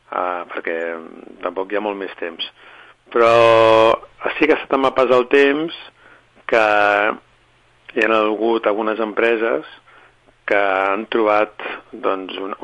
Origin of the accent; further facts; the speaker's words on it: Barcelona, Catalonia, Spain; Com que sóc de Barcelona, doncs algunes vegades ja doncs hi anava al mar